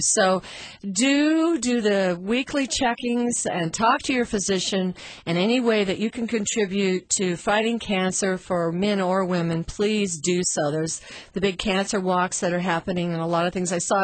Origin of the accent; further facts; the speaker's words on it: Kansas, United States; now in Seattle, United States; You know, I was raised in Kansas. Originally, Daddy was with Boeing. That's how we got transplanted out to Seattle.